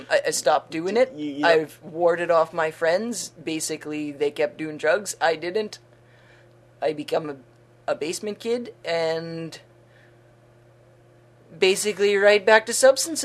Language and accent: English; Winnipeg, Manitoba, Canada; I'm from Winnipeg